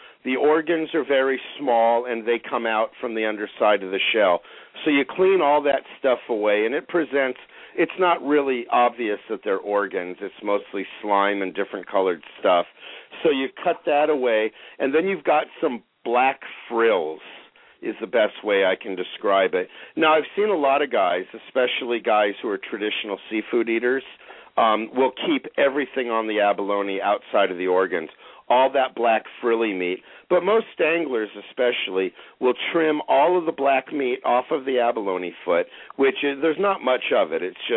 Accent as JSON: {"language": "English", "town": "Bodega Bay", "region": "California", "country": "United States", "also_born_or_lived": "Malibu / Cabo San Lucas", "said": "I am from the Bodega Bay area, north of San Francisco. I started all this in Malibu in Southern California."}